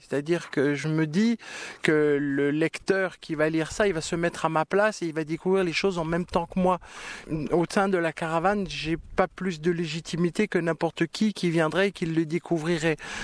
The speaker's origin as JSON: {"language": "French", "town": "Al Hoceima", "region": "Tanger-Tetouan-Al Hoceima", "country": "Morocco", "tie": "born or raised there", "also_born_or_lived": "Tangier", "said": "Je suis né au Maroc, il y a un paquet d'années déjà, en 65. Et je suis né à Al-Hoceima, dans le nord, donc je suis riffin. Et j'ai passé 7 ans à Al-Hoceima et j'ai passé ensuite 7 ans à Tanger."}